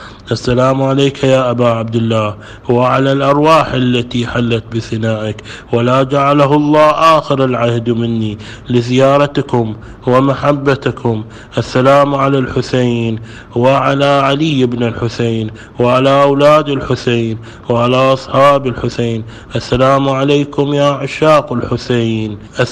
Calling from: Karbala, Karbala Governorate, Iraq; وأنا أحييكم من كربلاء المقدسة

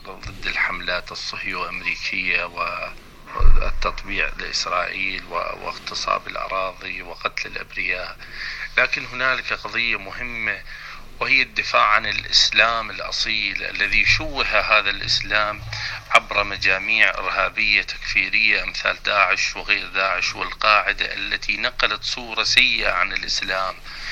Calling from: Iraq; من العراق. شكرا جزيلا لكم إخوان

